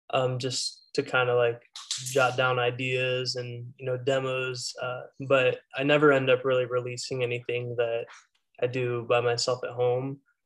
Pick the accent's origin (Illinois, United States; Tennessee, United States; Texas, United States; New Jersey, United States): Texas, United States; Katy; now in Austin, United States; Yeah, I'm from Katy, Texas, which is right outside of Houston. And then I moved here to Austin when, I guess, 2015.